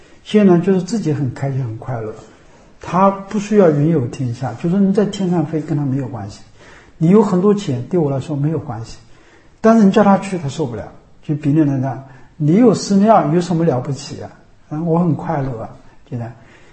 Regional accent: China; 所以我们都是中国人不吃，中国人的一个包容性非常的强大。

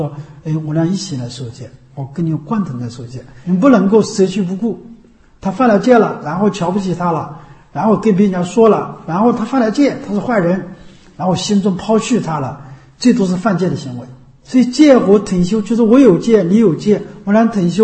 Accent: China; 我们中国人这个样子的，就汉人就是这样的一个性质

